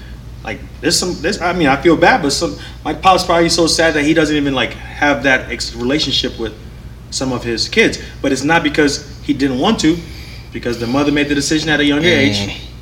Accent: United States; born there; I mean, I'm in America. I was born in America.

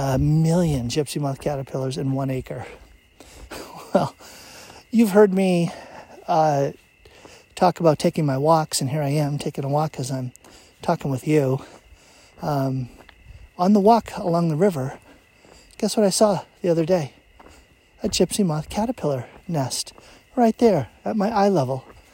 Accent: Burlington, Massachusetts, United States; when I grew up in Burlington, just 15 miles from Medford

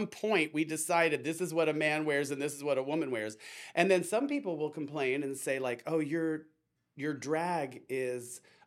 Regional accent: Scottsdale, Arizona, United States; Growing up in Scottsdale, Arizona in the 60s and 70s

